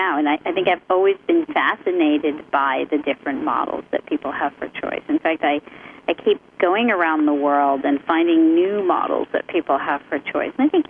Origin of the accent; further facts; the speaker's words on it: United States; So as an American in school, you were told, well, you get to choose everything about yourself.